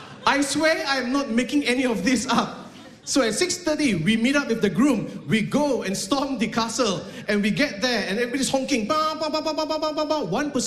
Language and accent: English; Malaysia; now in Australia; I'm from Malaysia, yes, I am from Malaysia.